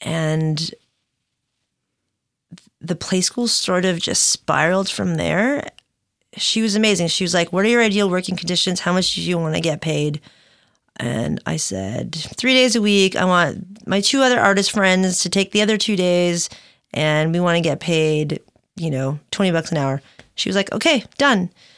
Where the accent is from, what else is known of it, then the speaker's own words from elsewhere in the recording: Philippines; I'm Filipino.